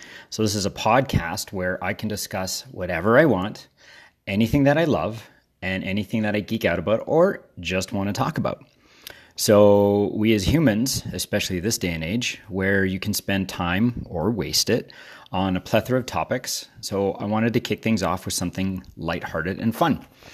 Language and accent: English; Canada; So as a Canadian, I don't feel like it would be a very good list if I didn't have one of many fellow Canadians on this list.